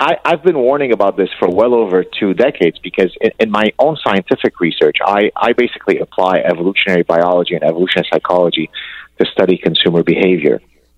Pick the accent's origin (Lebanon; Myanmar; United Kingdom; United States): Lebanon; I grew up in Lebanon and escaped the Lebanese civil war as a Lebanese Jew.